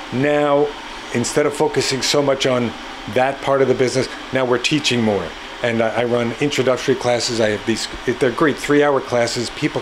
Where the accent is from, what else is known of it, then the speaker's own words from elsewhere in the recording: New York, United States; now in Vermont, United States; And especially being a New Yorker, we did not have this immediate connection.